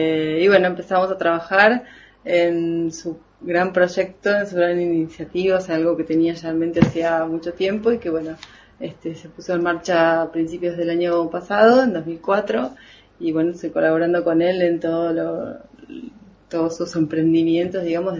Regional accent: Argentina; accent: Argentine; moved away as an adult; now in Spain; soy de Argentina, como acaba de decir Félix, además se me nota en el acento, ya lo verán. Estudio en la Universidad de Buenos Aires arquitectura, soy arquitecta y bueno, decido emprender viaje aquí a España a desarrollar la profesión.

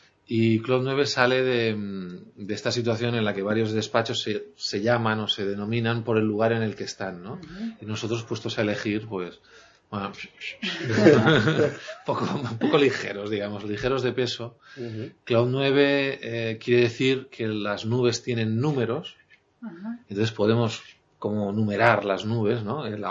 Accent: Figueres, Catalonia, Spain; born there; now in Barcelona, Spain; En Figueras, norte de Cataluña, en la ciudad de Dalí.

